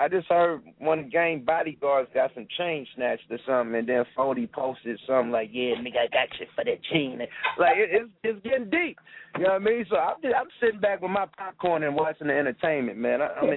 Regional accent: Oakland, California, United States; I'm a nigga from Oakland. You know, I know how we handle our turf shit. We bang blocks and streets.

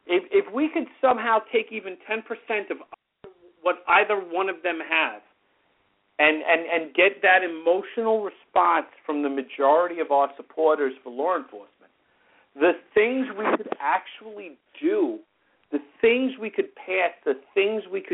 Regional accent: New York, United States; And one of them is in my home state of New York.

